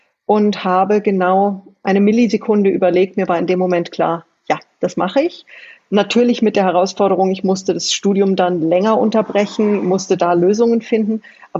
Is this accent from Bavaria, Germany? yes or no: yes; Munich, Bavaria, Germany; born there; also born or lived in Austria; Bin als Eineiger Zwilling in München geboren, habe dann ein paar Jahre in meiner Kindheit in Österreich verbringen dürfen, wirklich richtig auf dem Berg wie Heidi auf der Alm.